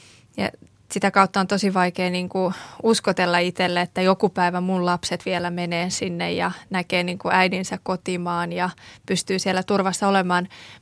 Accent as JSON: {"language": "Finnish", "country": "Afghanistan", "lives_now": "Finland", "said": "Suomi on myös mun kotimaa, ja me tiedän, että täällä on se tulevaisuus ja elämä. Mutta jotenkin se oma lähtökohta, kun seuraa, mun mielestä Afganistan on vaan kärsinyt niin paljon maana"}